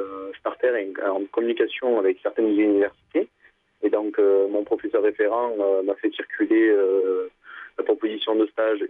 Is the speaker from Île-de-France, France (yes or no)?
no; Provence-Alpes-Côte d'Azur, France; Des Hautes-Alpes.